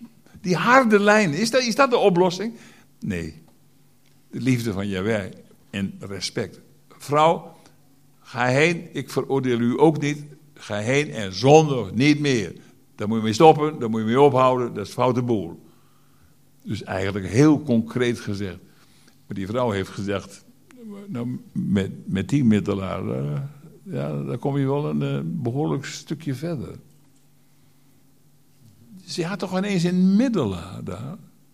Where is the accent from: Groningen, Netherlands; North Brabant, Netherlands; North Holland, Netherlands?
Groningen, Netherlands; Schildwolde; Ik had ook wel Schildwolde willen zeggen waar ik opgegroeid ben.